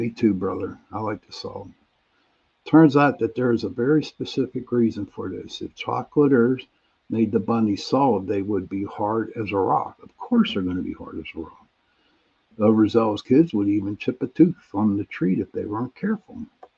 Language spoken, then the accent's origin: English; Pittsburgh, Pennsylvania, United States; I'm from Pittsburgh.